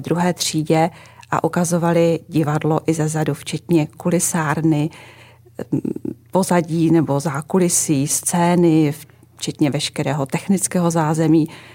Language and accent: Czech; Ostrava, Moravian-Silesian Region, Czechia; 500 metrů od válcovny Trub